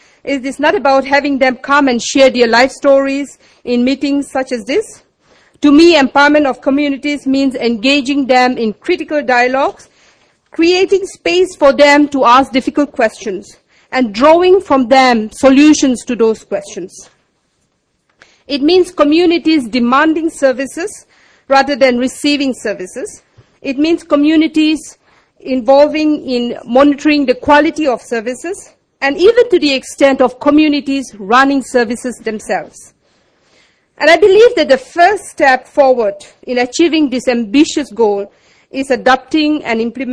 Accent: Nagaland, India; I come from Nagaland, which is a small state in the far northeast corner of India at the border of Burma.

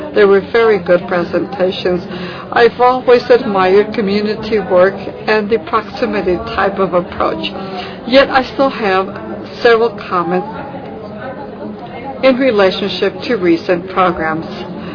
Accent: Tunisia; English is a second language; now in Seattle, United States; I'm from Tunisia, and I'm studying in the University of Washington in the city of Seattle.

